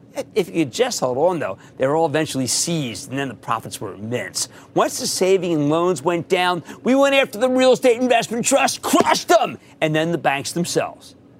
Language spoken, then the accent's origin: English; Philadelphia, Pennsylvania, United States; including my hometown of Philadelphia.